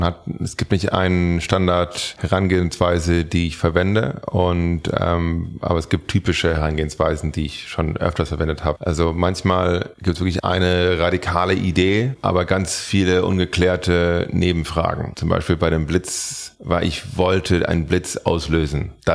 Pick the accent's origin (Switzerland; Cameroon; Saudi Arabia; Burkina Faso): Saudi Arabia; now in Germany; Bin aufgewachsen in Saudi-Arabien als Kind.